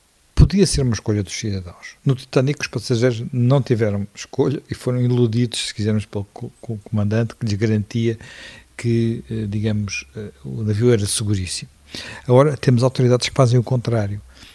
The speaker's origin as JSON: {"language": "Portuguese", "country": "Portugal", "said": "E faço isso como português, como europeu"}